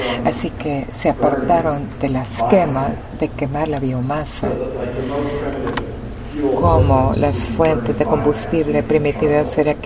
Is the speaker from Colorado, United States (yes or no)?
no; Indiana, United States; pero yo crecí en Indiana